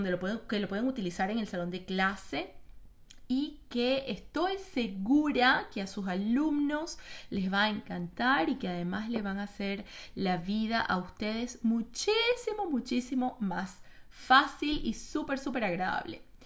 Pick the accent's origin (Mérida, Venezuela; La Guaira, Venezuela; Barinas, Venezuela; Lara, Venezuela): Lara, Venezuela; Barquisimeto; una leyenda urbana de mi ciudad natal, Barquisimeto, en Venezuela